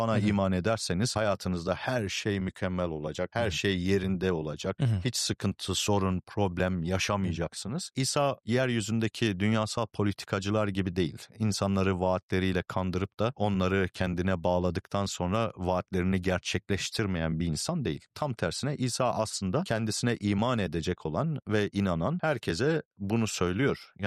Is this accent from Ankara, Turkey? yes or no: no; Sivas, Turkey; Ama gene de seviyorum. Sivaslıyız yani sonuçta.